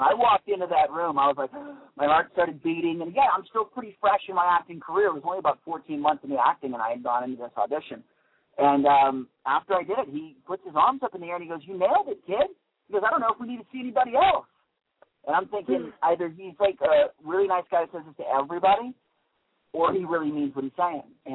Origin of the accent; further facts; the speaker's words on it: Florida, United States; You know, I'm sitting there, and I'm from Florida, so seeing hurricanes and seeing hurricane storms is no big deal to me.